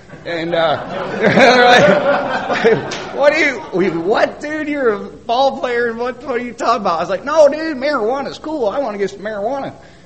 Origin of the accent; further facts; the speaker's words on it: Quad Cities, Midwest, United States; I grew up in the Midwest, a couple hours from Chicago, a place called the Quad Cities.